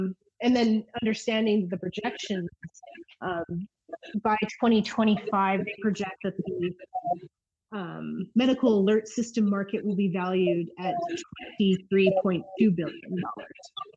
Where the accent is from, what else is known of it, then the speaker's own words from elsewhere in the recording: New Mexico, United States; And I'm from New Mexico.